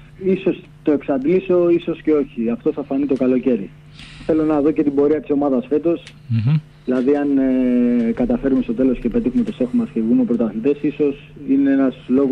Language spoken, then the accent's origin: Greek; Piraeus, Attica, Greece; Πήγα Πάμισο Καλαμάτας, πήγα στη Θήβα, Τριγλία Ραφίνας και μετά επίστρεψα στον Πειραιά σε ηλικία 33 χρονών γιατί ήθελα να τελειώσω στα μέρη μου.